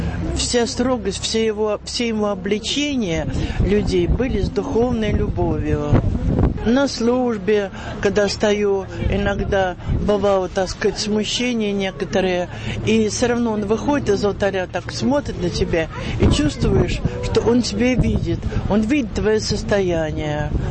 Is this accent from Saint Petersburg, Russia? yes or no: no; Moscow, Russia; now in Sergiyev Posad, Russia; Я коренной москвич, жила и работала там, училась